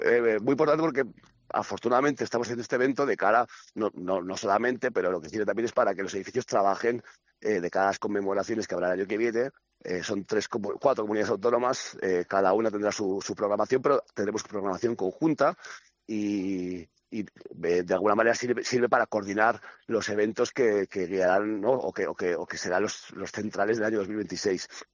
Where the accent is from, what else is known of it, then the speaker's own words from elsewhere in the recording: Cantabria, Spain; hay cantidad de cosas que forman parte de nuestra identidad como cántabros